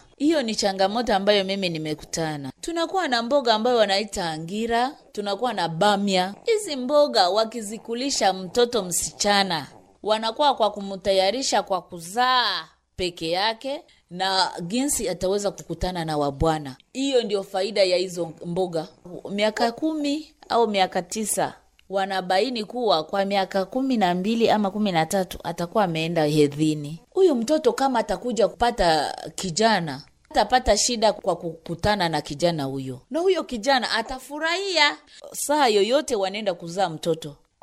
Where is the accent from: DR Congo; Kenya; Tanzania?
DR Congo; born there; Mimi nimezaliwa Kongo.